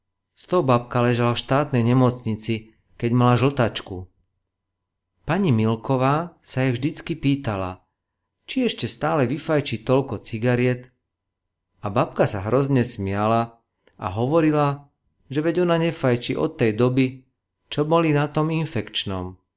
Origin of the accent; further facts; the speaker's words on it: Bratislava, Bratislava Region, Slovakia; aj keď som z Bratislavy nevyťahol pety